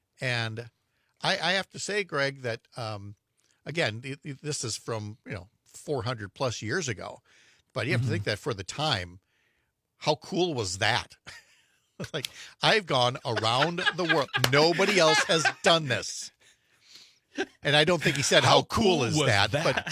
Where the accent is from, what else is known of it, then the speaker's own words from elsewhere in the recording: Wisconsin, United States; Do you like cheese? I'm from Wisconsin.